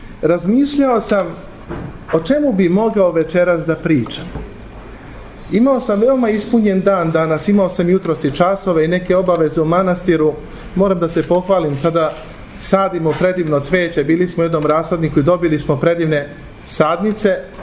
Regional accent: Belgrade, City of Belgrade, Serbia; vama se zahvaljujem što ste me pozvali u moj rodni grad. Moram priznati da dugo nisam bio u Beogradu

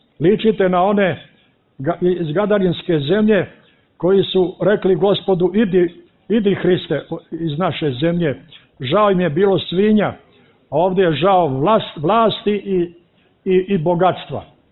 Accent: Montenegro; ali ovdje, kod nas u Crnoj Gori, vi koji ste sa strane, pomolite se Bogu za nas

